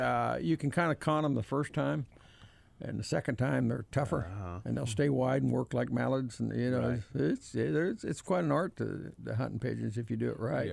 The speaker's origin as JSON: {"language": "English", "region": "Missouri", "country": "United States", "said": "So we'll see, but I'm from Missouri."}